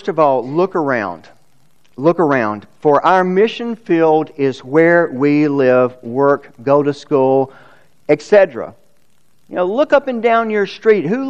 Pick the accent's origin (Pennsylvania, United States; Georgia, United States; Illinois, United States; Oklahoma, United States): Georgia, United States; I grew up on Lake Lanier, so I'm well aware of what they look like.